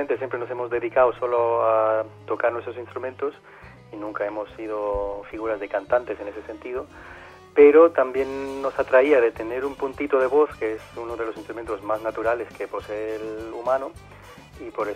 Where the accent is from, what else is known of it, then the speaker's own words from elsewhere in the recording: Germany; moved away as an adult; also born or lived in Jerez; Sí, yo nací en Alemania. Luego mi origen cultural es palestino y colombiano. Y luego pues yo crecí en Alemania y me eduqué allí. Y a los 20 y pico años pues me fui a Jerez